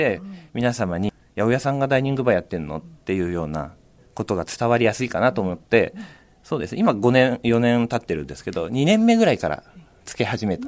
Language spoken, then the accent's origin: Japanese; Fujisawa, Kanagawa, Japan; 本当ずっと藤沢で育って地元新林小学校の出身ですね。